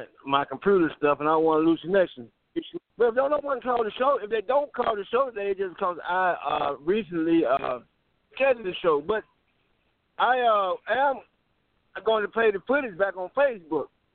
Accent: St. Louis, Missouri, United States; And as we are from St. Louis, Missouri, short man out of St. Louis, Missouri

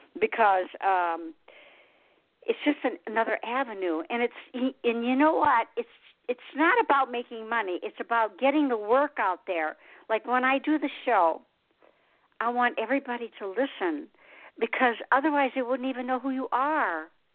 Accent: Michigan, United States; I'm from Michigan.

